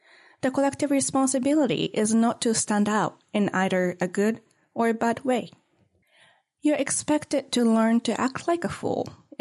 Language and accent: English; Japan; English is a second language; moved away; how I grew up in Japan.